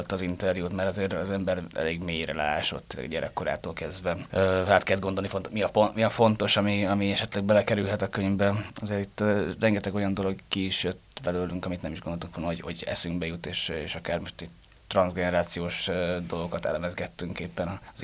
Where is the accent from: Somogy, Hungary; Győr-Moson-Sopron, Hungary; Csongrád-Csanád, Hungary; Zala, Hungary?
Győr-Moson-Sopron, Hungary; Győr; born there; én győri születésű vagyok, de Pécsre mentem egyetemre. Édesapám Pécsre járt egyetemre, anyukám pécsi volt, és én gyerekkoromban nagyon sok időt töltöttem Pécset rokonoknál